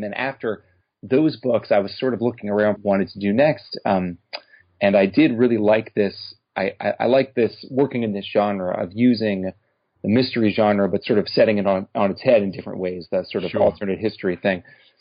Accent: United States; You know, of course it's my community as an American, which is an important part of this conversation is white Americans not letting ourselves off the hook

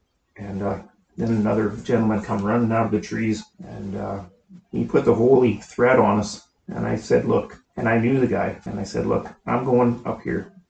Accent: British Columbia, Canada; Caswell, BC.

